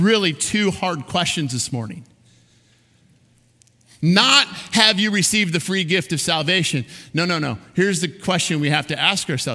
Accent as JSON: {"language": "English", "region": "Michigan", "country": "United States", "tie": "born or raised there", "said": "Most of you know that I was born and raised in Michigan, so no booing."}